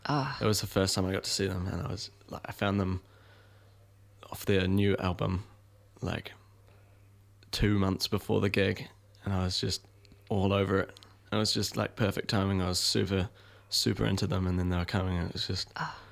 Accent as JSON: {"language": "English", "town": "Tauranga", "region": "Bay of Plenty", "country": "New Zealand", "moved": "as an adult", "lives_now": "Wellington, New Zealand", "said": "I came from Tauranga originally"}